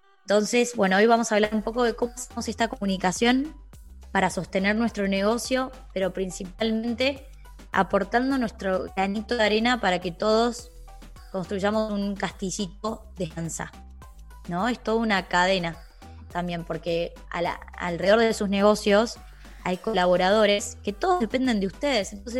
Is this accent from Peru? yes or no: no; Argentina; en el interior de mi país, soy de Argentina.